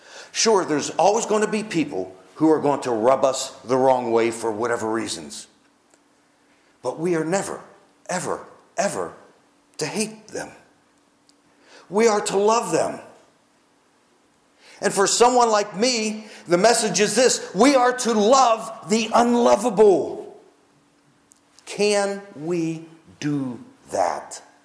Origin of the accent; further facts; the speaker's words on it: Pittsburgh, Pennsylvania, United States; Well, sorry, I'm from Pittsburgh and I'm staying.